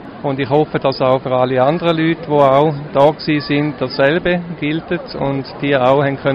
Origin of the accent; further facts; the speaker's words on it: Switzerland; Meine Frau ist Tibeterin, ich bin Schweizer.